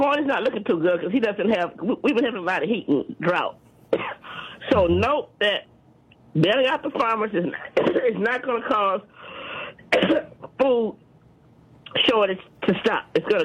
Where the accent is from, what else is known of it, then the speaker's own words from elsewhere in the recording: Chicago, Illinois, United States; born there; Well, I was born in Chicago, but I like my country.